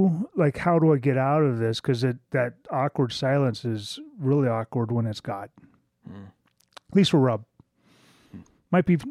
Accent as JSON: {"language": "English", "country": "United States", "said": "It wouldn't be important to me as an American Gentile."}